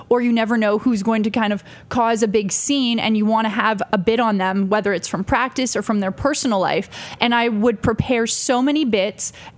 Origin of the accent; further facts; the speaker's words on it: Calgary, Alberta, Canada; also born or lived in Vancouver / Winnipeg; Born in Vancouver, raised in Calgary, but played volleyball for Team Canada. So I lived in Winnipeg. I've lived in every city in Western Canada except for Victoria for like an extended period of time. And Belgium for a year.